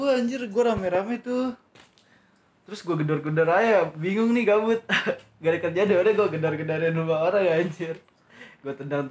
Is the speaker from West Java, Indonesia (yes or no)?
yes; Depok, West Java, Indonesia; Sukatani, gue Depok, cuy.